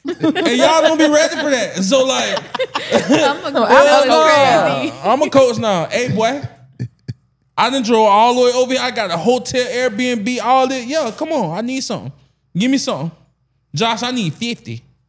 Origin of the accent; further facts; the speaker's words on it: Arizona, United States; I'm from Arizona.